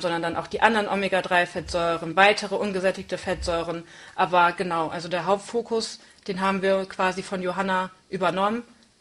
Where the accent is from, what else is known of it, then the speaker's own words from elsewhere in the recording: Oldenburg, Lower Saxony, Germany; dann für die Liebe nach Oldenburg wieder zurückgezogen in meine Heimatstadt, weil ich keine Lust mehr hatte auf eine Fernbeziehung.